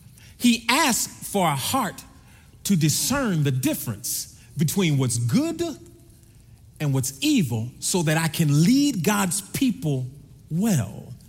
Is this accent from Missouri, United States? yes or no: yes; St. Louis, Missouri, United States; When I was a child, I grew up in St. Louis, Missouri, and I remember being able to go far away from my house to go play.